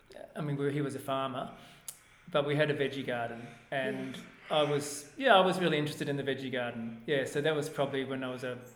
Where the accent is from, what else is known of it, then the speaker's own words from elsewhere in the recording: Narrogin, Western Australia, Australia; I was born in Narrogin in Western Australia.